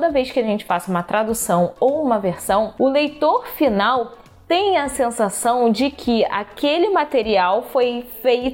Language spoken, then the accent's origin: Portuguese; Brazil; first language Portuguese; Então, no meu caso, eu sou brasileira, falo português, né?